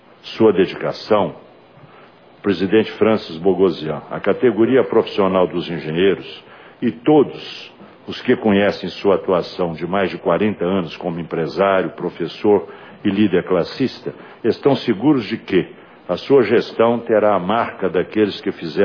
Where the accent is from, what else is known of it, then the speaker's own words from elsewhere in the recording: Glória, Minas Gerais, Brazil; born there; Então, eu sou nascido no Glória